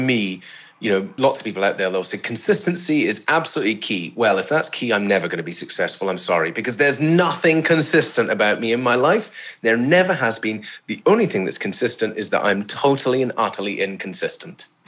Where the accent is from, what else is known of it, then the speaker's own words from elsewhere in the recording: Isle of Mull, Scotland, United Kingdom; born there; For me, I was born on the Isle of Mull, right? It's a beautiful island off the west coast of Scotland, surrounded by the Atlantic Ocean. I spent my whole life on boats.